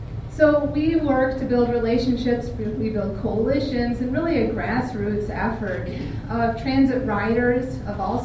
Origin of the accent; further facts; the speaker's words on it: Colby, Wisconsin, United States; And I'm from the Colby area, so Wausau was pretty important.